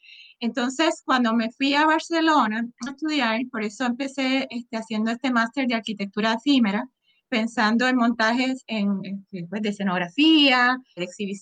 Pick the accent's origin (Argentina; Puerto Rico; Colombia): Puerto Rico; Soy de Puerto Rico y soy profesora de arquitectura y diseñadora comunitaria.